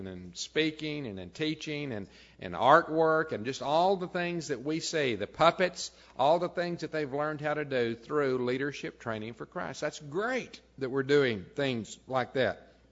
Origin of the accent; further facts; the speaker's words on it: Texas, United States; Whenever I was a boy, that was in the days, at least where I grew up in West Texas, before youth groups.